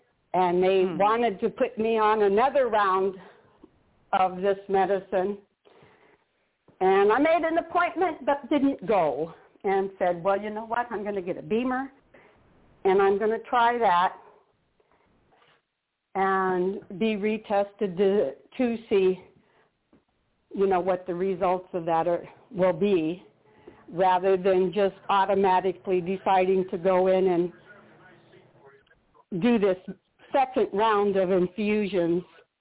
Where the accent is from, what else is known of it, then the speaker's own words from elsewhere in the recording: Battle Ground, Washington, United States; I'm from Battleground, Washington.